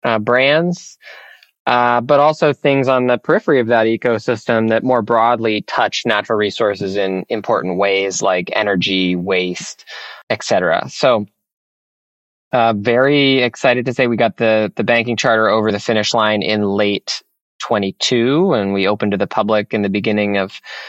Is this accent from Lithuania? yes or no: no; Brewster, Massachusetts, United States; So I grew up on Cape Cod and Brewster, a little town on Cape Cod Bay.